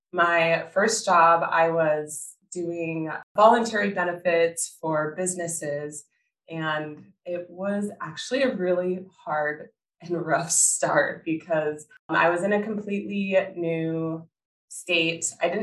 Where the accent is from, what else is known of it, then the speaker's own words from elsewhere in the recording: Minnesota, United States; So I'm originally from Minnesota and I love traveling.